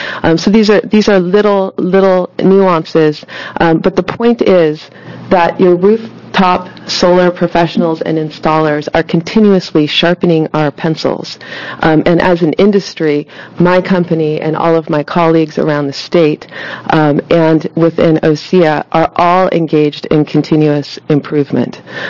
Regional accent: Coos Bay, Oregon, United States; I'm from Coos Bay, and we definitely do sit on a subduction zone, and a 72-hour power outage is nothing.

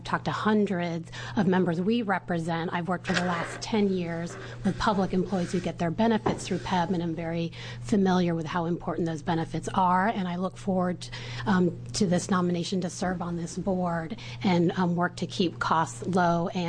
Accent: Arkansas, United States; I am actually from Arkansas

